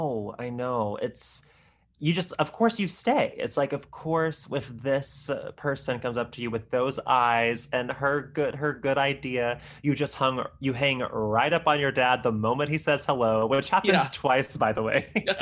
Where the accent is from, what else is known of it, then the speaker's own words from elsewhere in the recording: the South, United States; And as a Southerner myself, like it, I remember feeling like they got it right.